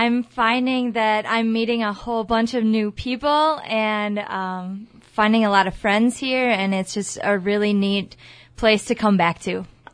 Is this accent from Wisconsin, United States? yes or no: yes; Medford, Wisconsin, United States; I grew up here in Medford, went to Emmanuel Lutheran through 8th grade, and then for high school, I went to Northland Lutheran in Mosinee.